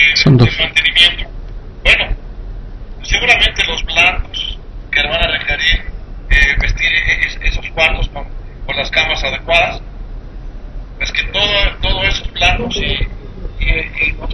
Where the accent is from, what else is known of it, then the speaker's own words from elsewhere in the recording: Mexico; Y si alguien tiene imaginación en este planeta, pues somos los mexicanos.